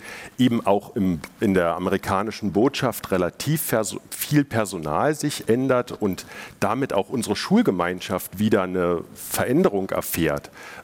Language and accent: German; Berlin, Germany; dass die amerikanischen Familien auf mich als Berliner sehr, sehr offen zugegangen sind